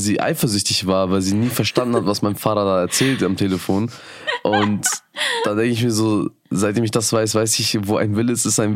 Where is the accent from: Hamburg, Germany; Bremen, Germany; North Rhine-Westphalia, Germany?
Bremen, Germany; ich bin ein Bremer Jung. Ich bin hier geboren in Bremen, bin 24